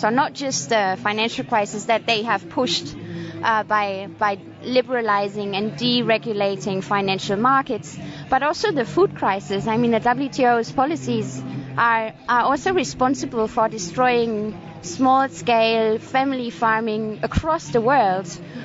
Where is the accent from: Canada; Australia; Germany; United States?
Germany; I'm from Germany, and the whole German economy is totally based on the world market.